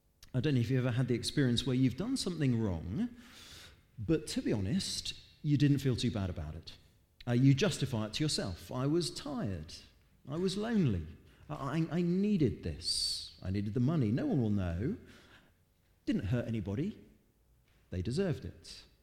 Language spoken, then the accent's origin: English; Dover, South East England, United Kingdom; I grew up in Dover, and it was a little model of the hovercraft that used to zip back and forth across the channel.